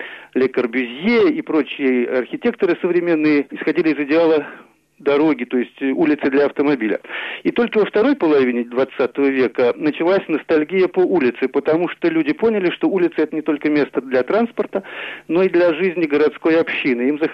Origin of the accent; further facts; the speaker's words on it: Saint Petersburg, Russia; Я вырос в Санкт-Петербурге, в Ленинграде